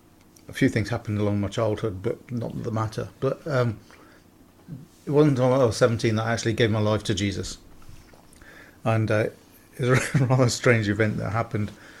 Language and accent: English; Nuneaton, West Midlands, United Kingdom; And my hometown, which is in Nuneaton in Warwickshire